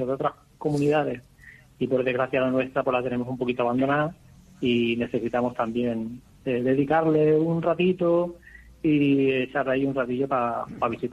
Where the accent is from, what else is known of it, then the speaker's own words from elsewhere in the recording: Extremadura, Spain; Somos extremeños y eso